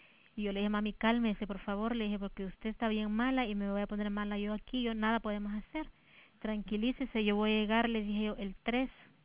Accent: Chalchuapa, Santa Ana, El Salvador; Yo soy de Chalchuapa

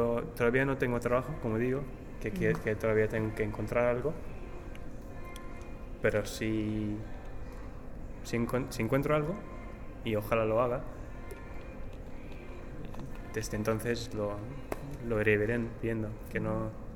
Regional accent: England, United Kingdom; Spanish is a second language; Siendo inglés, todo el mundo quiere hablar contigo.

